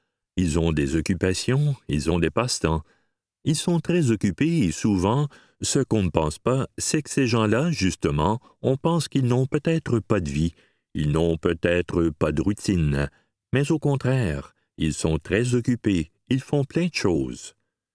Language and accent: French; Chicoutimi, Quebec, Canada; La maison Gilles-Carle, ça me touche, parce que c'est à deux maisons de là où j'ai grandi.